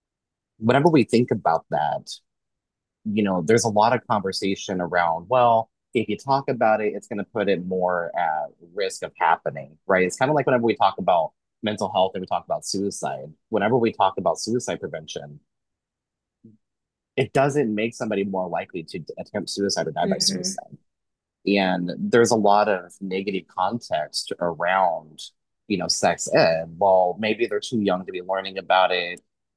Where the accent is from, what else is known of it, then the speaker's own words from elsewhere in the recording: Missouri, United States; I grew up in Missouri, which Missouri has one of the worst sex ed curriculums in probably the entire country.